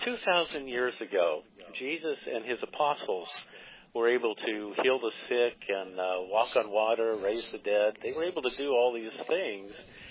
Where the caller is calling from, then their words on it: San Francisco, California, United States; from San Francisco